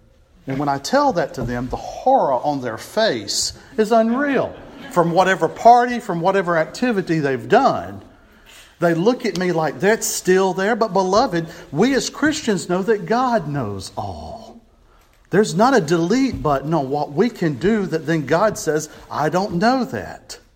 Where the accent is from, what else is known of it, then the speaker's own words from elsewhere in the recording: United States; Not my queen. I'm an American.